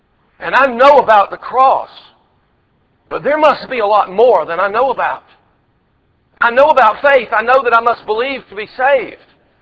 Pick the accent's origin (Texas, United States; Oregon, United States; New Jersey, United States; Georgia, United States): Georgia, United States; a little country church that I grew up in Georgia.